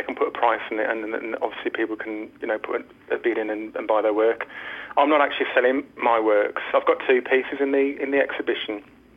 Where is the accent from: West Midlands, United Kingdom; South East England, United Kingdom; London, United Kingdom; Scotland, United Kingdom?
West Midlands, United Kingdom; Tipton; Which I have because I grew up in Tipton and my dad still lives there.